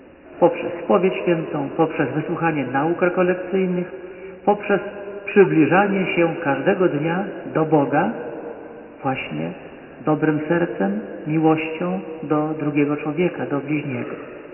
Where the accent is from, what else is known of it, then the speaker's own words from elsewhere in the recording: Rumia, Pomeranian Voivodeship, Poland; w Rumi, skąd pochodzę, powiedzieli, że chcą być ze sobą na dobre i na złe.